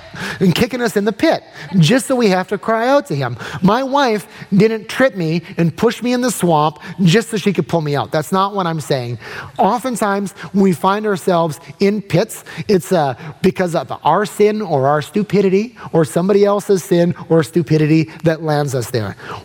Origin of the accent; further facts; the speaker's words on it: Aiken, South Carolina, United States; I grew up in Aiken. I'm a good old country boy.